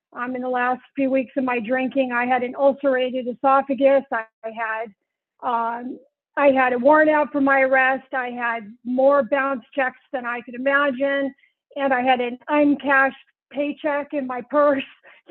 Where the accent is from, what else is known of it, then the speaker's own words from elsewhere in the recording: Santa Monica, California, United States; born there; I was born in Santa Monica, California in 1964